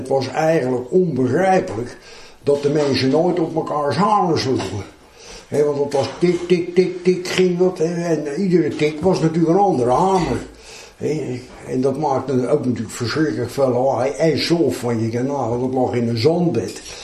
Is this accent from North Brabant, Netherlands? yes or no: no; Leiderdorp, South Holland, Netherlands; Ik ben in Leiden geboren, maar ik heb de eerste levensjaren doorgebracht in Leiderdorp, in de Doeslaan.